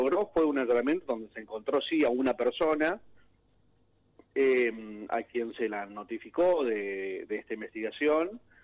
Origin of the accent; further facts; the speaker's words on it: La Quiaca, Jujuy, Argentina; yo soy de la Quiaca